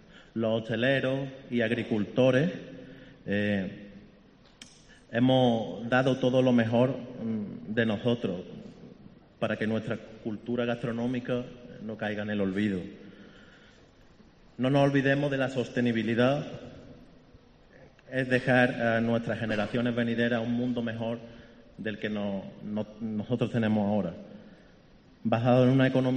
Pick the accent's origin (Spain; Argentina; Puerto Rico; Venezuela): Spain; Cádiz, Andalusia; now in Málaga, Spain; Como malagueño de acogida, aunque soy de Cádiz, solo puedo expresar mi orgullo de vivir en un entorno tan privilegiado.